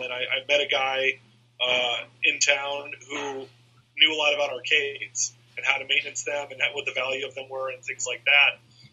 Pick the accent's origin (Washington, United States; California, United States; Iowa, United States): Iowa, United States; my high school friends, who I grew up with in Iowa, got married a few years before that.